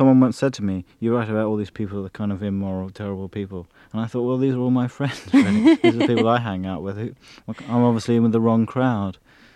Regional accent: England, United Kingdom; I felt, as an Englishman, in a minority

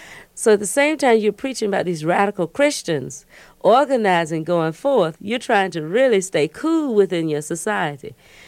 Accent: Albany, Georgia, United States; born or raised there

